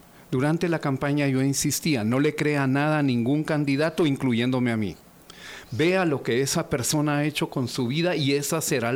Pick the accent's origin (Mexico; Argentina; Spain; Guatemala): Guatemala; soy guatemalteco, gané una beca, soy egresado de San Carlos en Ingeniería Agronómica.